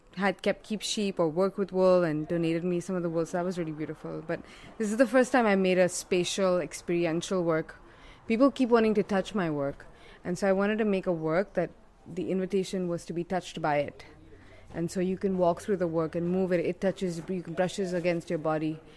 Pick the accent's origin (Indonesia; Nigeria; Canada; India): India; now in New York, United States; and I'm from India, and I live in New York.